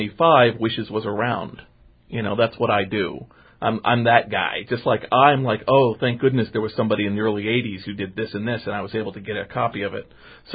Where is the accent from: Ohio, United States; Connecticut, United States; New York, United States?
New York, United States; born there; I was born in New York